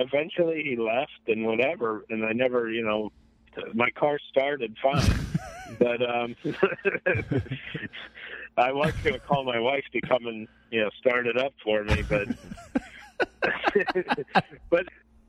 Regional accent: Ohio, United States; I'm not from Afghanistan, I'm from Ohio

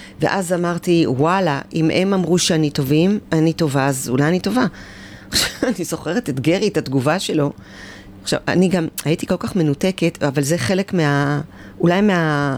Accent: Afula, Northern District, Israel; אני מעמק ישראל, מאפולה, במקור.

